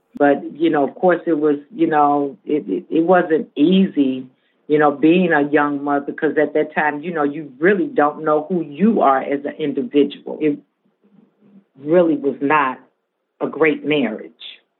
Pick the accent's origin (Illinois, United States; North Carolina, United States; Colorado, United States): Illinois, United States; Chicago; Well, I was born and raised in Chicago, born into a family of eight, three girls and five brothers, mother and father in the household.